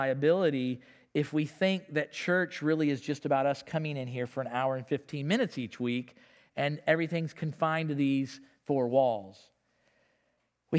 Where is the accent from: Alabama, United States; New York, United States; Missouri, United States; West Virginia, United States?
Missouri, United States; Florissant; I was born and raised in St. Louis, okay? Northwest Hospital, right? I'm from Florissant.